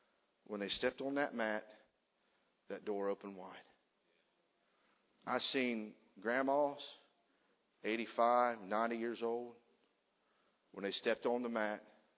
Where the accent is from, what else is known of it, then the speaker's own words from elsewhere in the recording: Ohio, United States; I, of course, I'm from Southern Ohio, and I'm not going to tell no coon dog stories tonight.